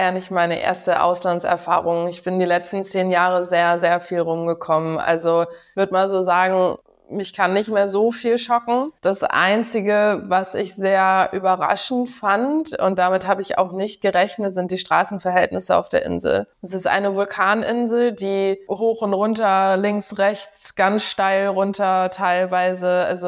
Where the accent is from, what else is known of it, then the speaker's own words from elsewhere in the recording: Hamburg, Germany; Meine Homebase ist in Hamburg, meine Heimatstadt.